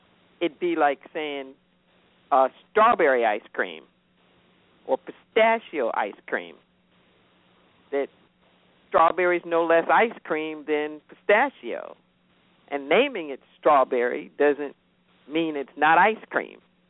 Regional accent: United States; Oh, I'm an American. There's no question about that.

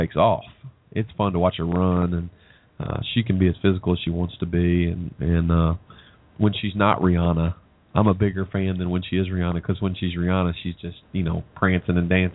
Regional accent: Arkansas, United States; boy, it's a good thing I'm from Arkansas because I can understand

